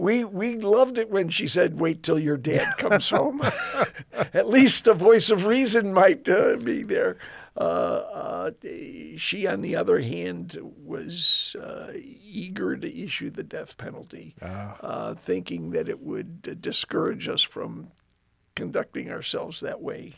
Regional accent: Elmhurst, Illinois, United States; Well, Pastor, I grew up in Chicago, Illinois. Actually, Elmhurst, which is one of the western suburbs. I was raised as one of six kids.

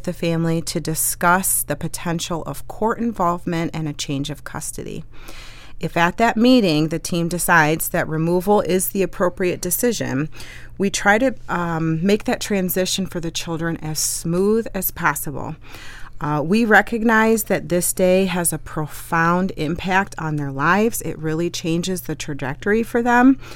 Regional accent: Indiana, United States; born there; I was born in Indiana a long time ago.

